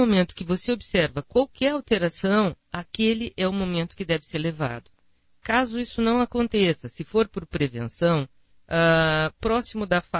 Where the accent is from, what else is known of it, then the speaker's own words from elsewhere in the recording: Curitiba, Paraná, Brazil; now in Guarapuava, Brazil; Vim de Curitiba.